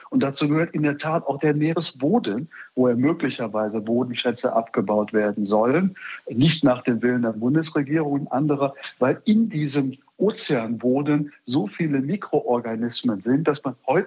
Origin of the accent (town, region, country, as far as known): Bremen, Germany